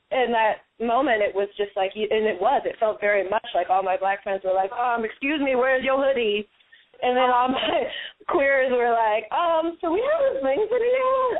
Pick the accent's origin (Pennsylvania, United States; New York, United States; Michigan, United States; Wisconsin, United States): Michigan, United States; Detroit; I have 100 jobs because I am from Detroit and that's just how I roll.